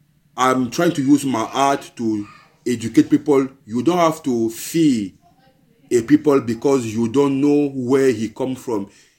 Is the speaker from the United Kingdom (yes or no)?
no; Cameroon; English is a second language; now in Italy; So yeah, that's why I came from Cameroon to Italy to Bellator Fighter now.